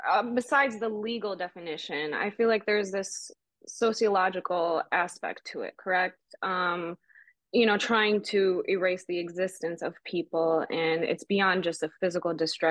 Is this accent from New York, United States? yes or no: no; Detroit, Michigan, United States; I'm originally from Detroit. Detroit is actually a French word, Détroit